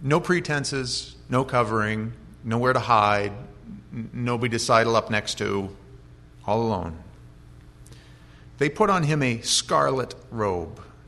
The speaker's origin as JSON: {"language": "English", "region": "New Jersey", "country": "United States", "tie": "born or raised there", "said": "I spent some time growing up in Jersey, and we used to go down to the shore every summer."}